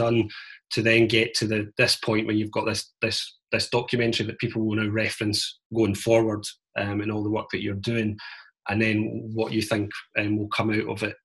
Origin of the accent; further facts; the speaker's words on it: Glasgow, Scotland, United Kingdom; I'm from Glasgow in Scotland.